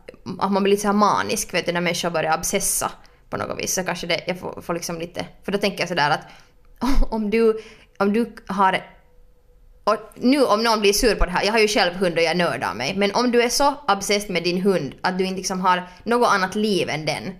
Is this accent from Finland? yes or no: yes; Finland; jag är ju sen finlandssvensk.